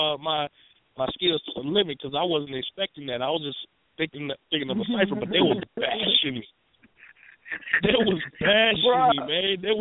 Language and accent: English; Minneapolis, Minnesota, United States; I said, I'm from Minneapolis, Minnesota.